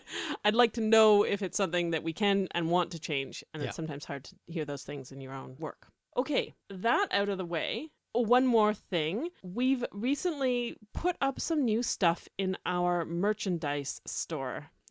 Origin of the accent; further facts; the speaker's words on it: Canada; We, as all Canadians know, will claim anyone who has stood on Canadian soil for more than 5 minutes as a Canadian